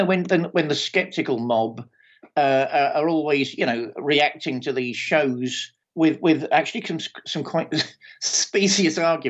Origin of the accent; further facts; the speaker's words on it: Fareham, South East England, United Kingdom; I grew up in Fareham in Hampshire, which is a beautiful, idyllic, leafy, or at least it was then, part of the world to grow up in. Again, a little rural paradise, not much going on, although, of course, it's between the cities of Portsmouth and Southampton.